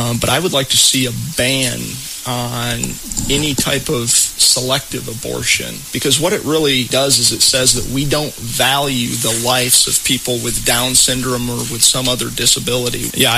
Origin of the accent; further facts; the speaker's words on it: Saline, Ohio, United States; I'm 28 years old. I'm an attorney from Saline, Ohio.